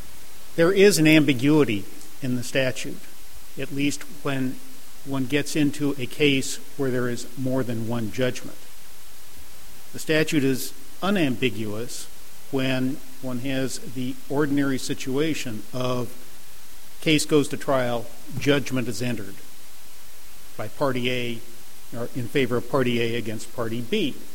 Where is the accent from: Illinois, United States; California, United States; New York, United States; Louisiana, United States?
California, United States; I'm from California, and we have a legislature there which has written some real doozies of statutes.